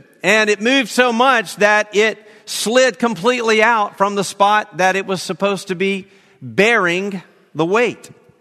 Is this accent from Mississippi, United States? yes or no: yes; Mississippi, United States; born there; and I was born in Mississippi, and I draw out my eyes sometimes, like that's how He made me.